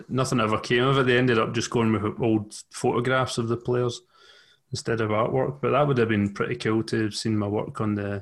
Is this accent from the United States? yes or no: no; Glasgow, Scotland, United Kingdom; Yep. Played for Celtic youth when I was young.